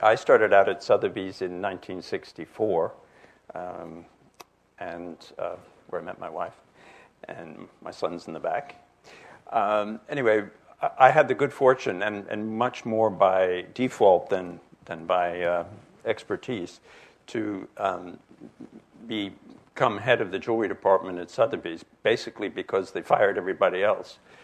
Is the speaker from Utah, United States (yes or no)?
no; Springfield, New Jersey, United States; also born or lived in Newark; My background was a blue-collar family out in New Jersey. I was born in Newark, and then as things changed, we moved out and ended up in Springfield.